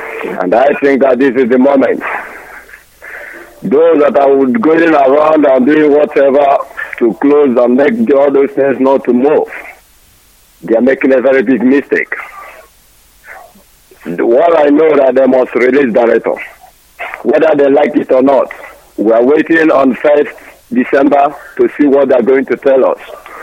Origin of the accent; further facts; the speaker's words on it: Enugu State, Nigeria; now in Libreville, Gabon; I'm from Enugu State. I'm from Ujiriba local government area.